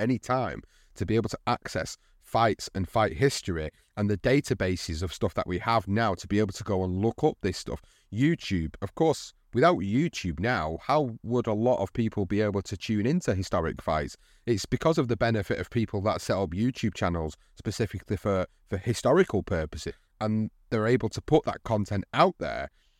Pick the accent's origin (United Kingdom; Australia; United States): United Kingdom; for us as British fans in particular, we just never got to see Eubank and Ben face the very, very best